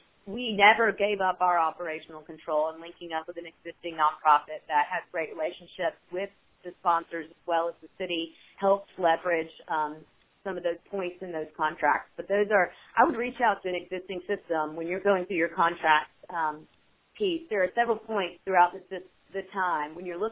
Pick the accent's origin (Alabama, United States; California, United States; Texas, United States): Alabama, United States; Birmingham; Yeah, I'm from Birmingham.